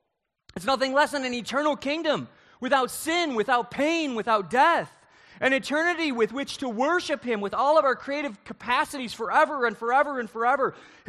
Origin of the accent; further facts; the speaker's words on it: Michigan, United States; We're from Michigan, so there's all kinds of sports hopes that get dashed, you know.